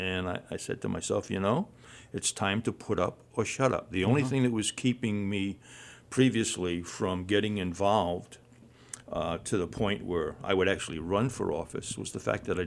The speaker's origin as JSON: {"language": "English", "town": "Seekonk", "region": "Massachusetts", "country": "United States", "tie": "born or raised there", "also_born_or_lived": "Attleboro", "said": "I grew up in the north end of Seekonk. I was born in Attleboro, I said, but very quickly brought back over the line so no one would know."}